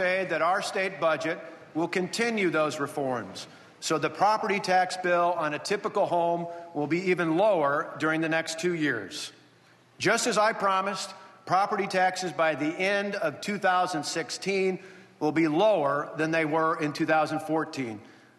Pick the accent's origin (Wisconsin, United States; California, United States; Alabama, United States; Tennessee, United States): Wisconsin, United States; Delavan; As a kid growing up in Delavan, I started working as a dishwasher at the Countryside Restaurant.